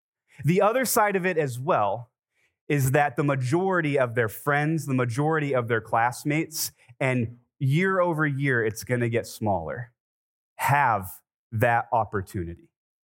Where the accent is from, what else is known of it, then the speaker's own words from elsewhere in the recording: California, United States; And I'm from California, and sixth graders aren't even in middle school yet. But here in Ohio, they are.